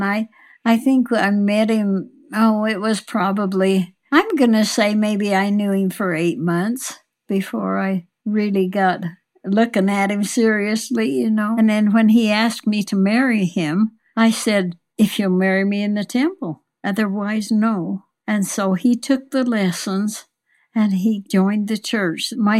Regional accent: Burley, Idaho, United States; He was from Albion, Idaho. I was from Burley, and then we'd gone to a ball game at our school

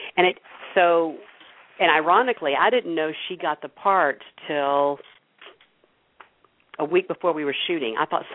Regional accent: Jacksonville, Florida, United States; Angela and I are from the same hometown. We're both from Jacksonville, Florida.

